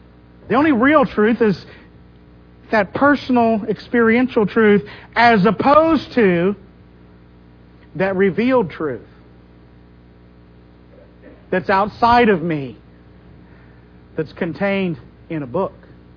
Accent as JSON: {"language": "English", "region": "Bible Belt", "country": "United States", "tie": "born or raised there", "said": "not just that I was born in America, but that I was born right here. That I grew up here in the buckle of the Bible Belt, and that's been a great thing."}